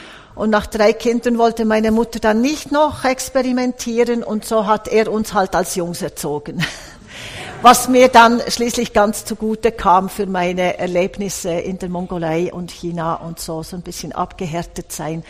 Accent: Thun, Bern, Switzerland; Ich bin in Thun, also am Thunesee aufgewachsen. Und dort ist das ja reformiert.

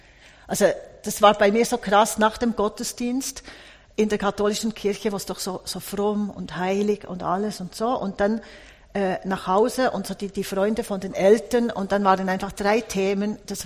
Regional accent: Thun, Bern, Switzerland; Ich bin in Thun, also am Thunesee aufgewachsen. Und dort ist das ja reformiert.

